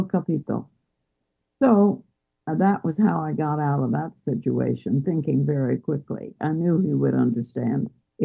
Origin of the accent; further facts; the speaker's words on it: United States; But I have to go back to America, and I am an American.